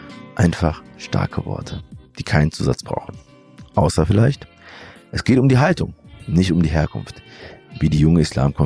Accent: Germany; So klar war ich mit 22 Jahren nicht. Gerade die Frage, inwiefern ich Deutscher oder Eritreer bin, konnte ich lange für mich nicht richtig beantworten.

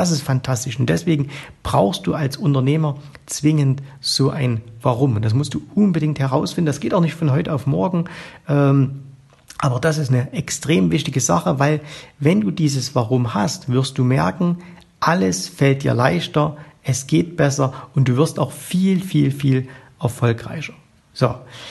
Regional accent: East Germany, Germany; weil ich bin im Osten aufgewachsen, ich war genau zur Wiedervereinigung 18 Jahre alt und da hat sich die Freiheit für mich aufgetan.

